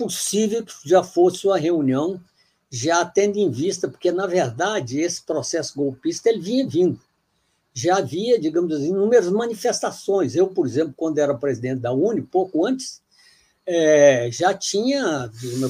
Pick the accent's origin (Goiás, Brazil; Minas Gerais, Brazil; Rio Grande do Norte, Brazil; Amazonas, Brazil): Goiás, Brazil; Anápolis; nós exatamente nos dirigimos para Anápolis, que é a minha cidade natal